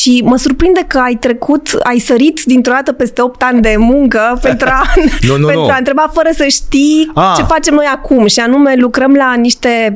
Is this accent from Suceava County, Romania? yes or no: no; Cluj-Napoca, Cluj County, Romania; În ultimii 30 de ani am stat o bună parte din timp la Cluj, pentru că eu sunt din Cluj.